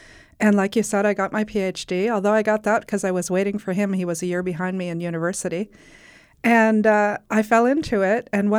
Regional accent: Midwest, United States; I grew up in the Midwest and I consider myself a Midwestern girl

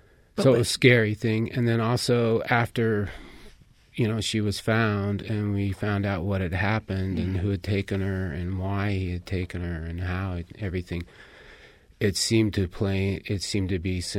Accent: Salt Lake City, Utah, United States; And that's something I've seen in growing up in Salt Lake.

